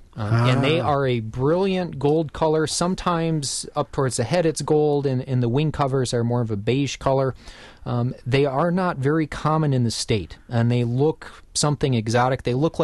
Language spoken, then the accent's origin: English; Wisconsin, United States; And I grew up in Racine County, and I remember as a kid, you'd get into July, August, and during the day, you'd just hear that loud buzz of cicadas.